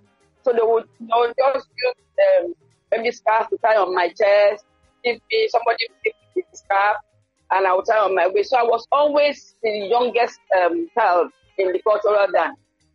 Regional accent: Cameroon; I grew up in Cameroon. I've always loved that.

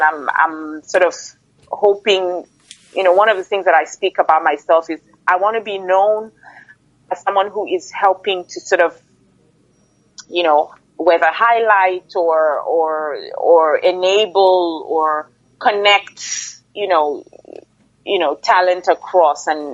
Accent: Nigeria; I'm Nigerian by nationality. I'm female by gender.

